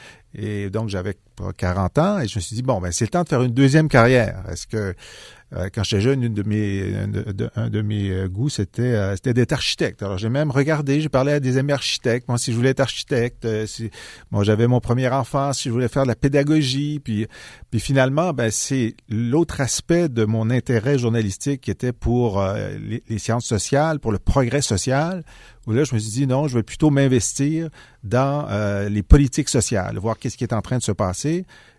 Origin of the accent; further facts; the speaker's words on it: Thetford Mines, Quebec, Canada; J'étais à Tetron Mines, ma ville natale qui m'a vu grandir.